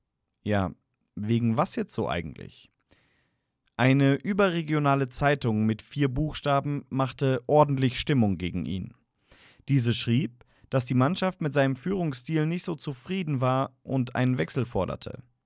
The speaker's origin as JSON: {"language": "German", "town": "Frankfurt", "region": "Hesse", "country": "Germany", "said": "als Frankfurter kann man sich da ein kleines Lächeln nicht verkneifen."}